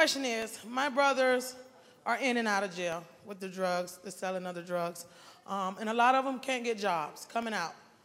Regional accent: Kissimmee, Florida, United States; I'm from Kissimmee, Florida.

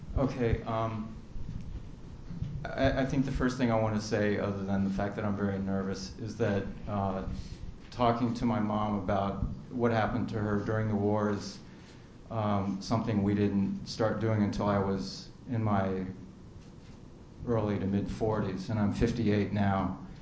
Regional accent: United States; I was not proud of being Japanese American.

